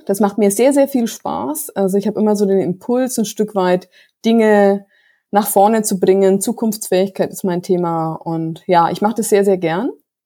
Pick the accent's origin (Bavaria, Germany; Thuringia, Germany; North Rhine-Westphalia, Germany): Bavaria, Germany; Bamberg; Ich bin, ihr werdet es hören, ich bin aus dem schönen Frankenland, ich komme aus Bamberg, bin Natur- und Tierliebhaber.